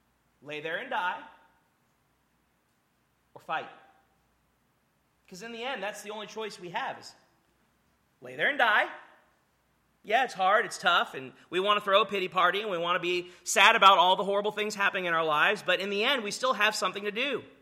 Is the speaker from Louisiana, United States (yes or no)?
yes; Louisiana, United States; I'm from Louisiana, so snow is not a thing for me.